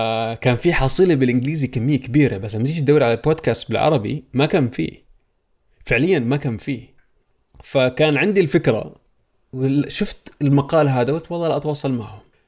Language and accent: Arabic; Abu Dhabi, United Arab Emirates; أنا فلسطيني، عمري 29 سنة، مولد الإمارات في أبوظبي، وعشت حياتي تقريبا كلياتها هناك